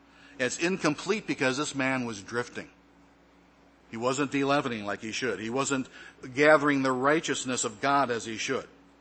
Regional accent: Michigan, United States; Growing up in Michigan, a land of 10,000 little lakes, inland lakes, in addition to the Great Lakes, growing up, my family owned a boat.

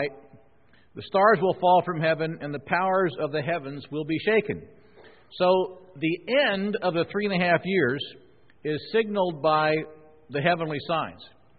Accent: Midwest, United States; now in Washington, United States; I grew up back in the Midwest where we really understood lightning

